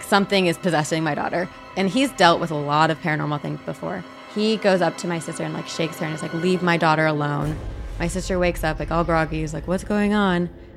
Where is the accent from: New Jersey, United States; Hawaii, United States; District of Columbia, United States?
New Jersey, United States; But growing up, when I was like 4, my sister was 6, we moved into a new house. I'm from New Jersey. Brand new built on farmland.